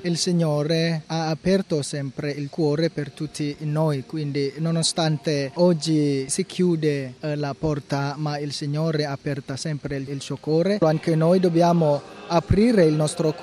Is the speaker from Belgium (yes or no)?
no; Indonesia; Italian is a second language; Questo anno ho accompagnato uno pellegrinaggio dall'Indonesia, perché sono dall'Indonesia